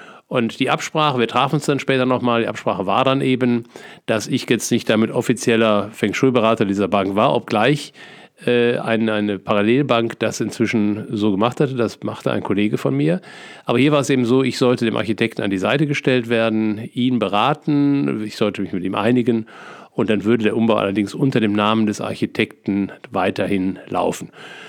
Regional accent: North Rhine-Westphalia, Germany; als ehemaliges Kind des Ruhrgebiets liebe ich Theken. Ich bin sozusagen in der Theke groß geworden

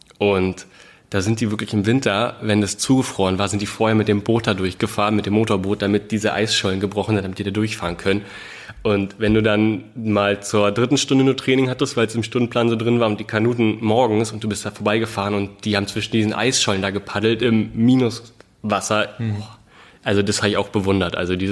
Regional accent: Brandenburg an der Havel, Brandenburg, Germany; wir kommen aus Brandenburg, richtig Stadt Brandenburg

